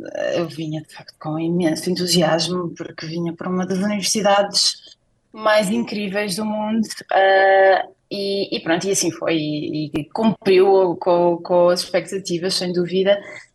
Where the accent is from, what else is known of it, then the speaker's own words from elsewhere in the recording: Portugal; moved away; nós como portugueses estamos habituados se calhar a um bocadinho mais de atividade